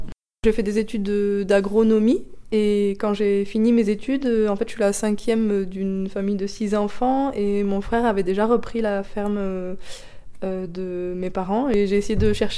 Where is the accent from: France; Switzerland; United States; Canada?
France; Saint-Antonin; c'est à ce moment-là que je suis rentrée dans mon village natal à Saint-Antonin.